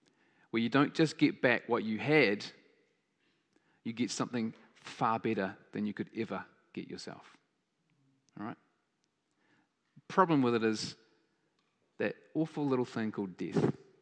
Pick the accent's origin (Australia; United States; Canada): Australia; Adelaide, South Australia; Because this guy was from Bethsaida, and I'm from Adelaide. In Galilee, and that's Adelaide's in Australia.